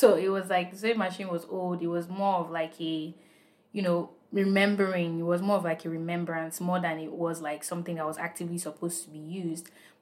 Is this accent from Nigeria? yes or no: yes; Nigeria; I was born and raised in Nigeria, and you know, growing up in Nigeria, you see people wearing Ankara all the time.